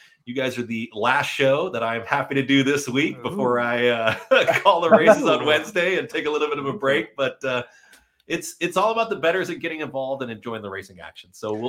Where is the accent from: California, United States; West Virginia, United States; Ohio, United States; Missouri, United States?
California, United States; moved away; I'm new to the East Coast, and I'm from California, so if it rains there, it's like bat down the hatches.